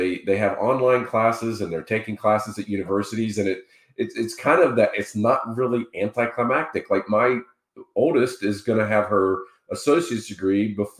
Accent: Dayton, Ohio, United States; But I'm originally from Dayton, Ohio, so it's relatively close.

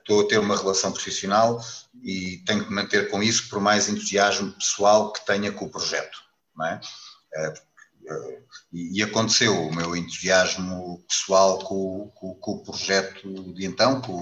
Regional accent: Portugal; acho que como português também grato pela tarefa que teve enquanto primeiro-ministro

